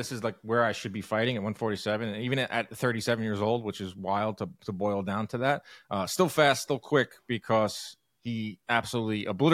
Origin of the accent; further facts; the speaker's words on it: New York, United States; Well, just being as a New Yorker, he's the guy that just kept fighting at MSG